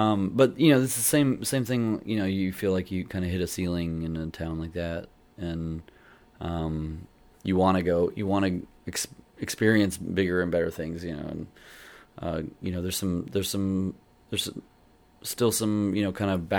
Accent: Longview, Texas, United States; I'm from Longview, Texas.

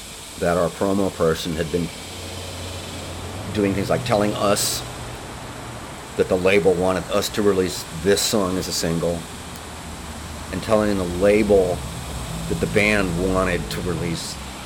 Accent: Cleveland, Ohio, United States; When I was raised in Cleveland, if you were different, this was in the 70s, if you were different, you stuck out like a sore thumb.

